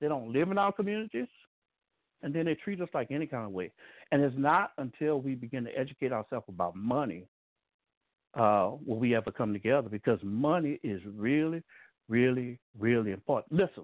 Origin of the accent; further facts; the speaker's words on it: New Orleans, Louisiana, United States; now in Dallas, United States; I'm originally from New Orleans, and I had moved to Dallas, and I've been in Dallas for 20 years.